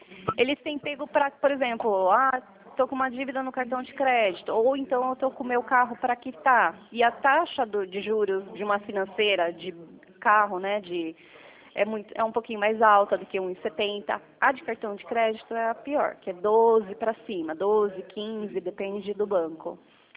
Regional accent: São Roque, São Paulo, Brazil; Sim, sou aqui de São Roque.

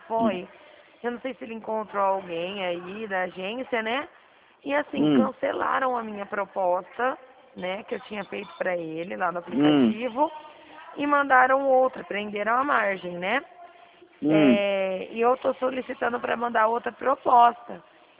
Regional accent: Dracena, São Paulo, Brazil; Eu sou daqui de Dracena.

